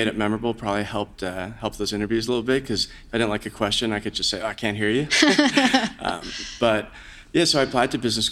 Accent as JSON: {"language": "English", "region": "New York", "country": "United States", "tie": "born or raised there", "said": "I grew up in the New York area, and my dad was in business"}